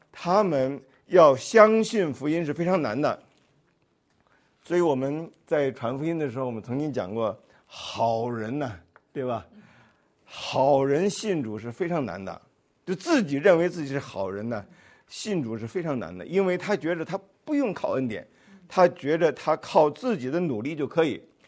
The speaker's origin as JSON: {"language": "Chinese", "country": "China", "moved": "as an adult", "lives_now": "United States", "said": "因为我们那个时候从大陆来的，我们八十年代到美国去的时候"}